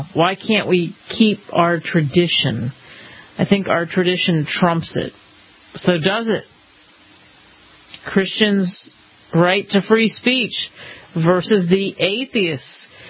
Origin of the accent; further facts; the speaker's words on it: Philadelphia, Pennsylvania, United States; And growing up in Philly, I think I've talked about this before.